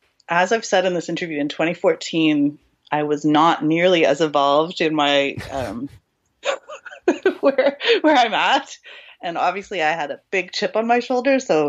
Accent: Canada; We didn't say I'm from Canada, but now the secret is out.

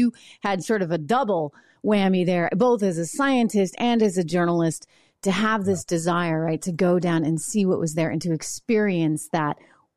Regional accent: New Hampshire, United States; she was one of our school teachers from my home state of New Hampshire.

